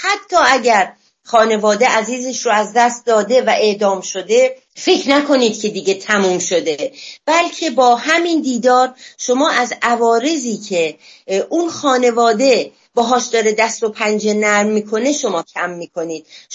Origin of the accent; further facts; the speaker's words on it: Iran; از خودم به عنوان یک ایرانی توقعی دارم، از کشورم توقعی دارم